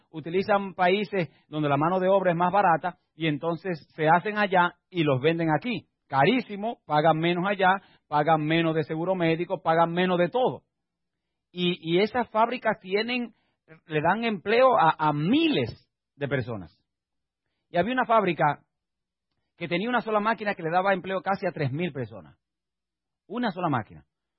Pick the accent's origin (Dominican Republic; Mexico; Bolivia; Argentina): Dominican Republic; Ahí en mi país, en República Dominicana